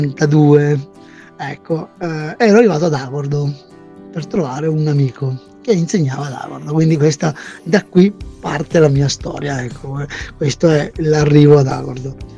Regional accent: Reggio Calabria, Calabria, Italy; moved away as an adult; io sono nato a Reggio Calabria, nel lontano ormai 1968, un anno che conosciamo tutti, l'anno dei ribelli, e come tale sono cresciuto i primi 20 anni e poi mi sono trasferito al nord

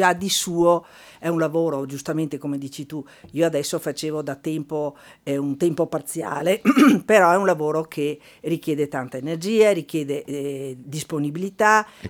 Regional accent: Valdobbiadene, Veneto, Italy; Io sono originaria di Valdobbiadene

